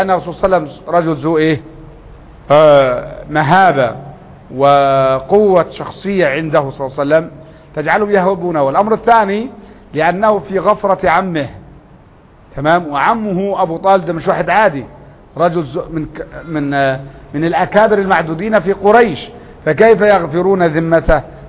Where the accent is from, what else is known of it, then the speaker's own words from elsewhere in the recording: Upper Egypt, Egypt; وكان الالتزام عندنا في الصعيد معناه واحد من اثنين لا ثالث له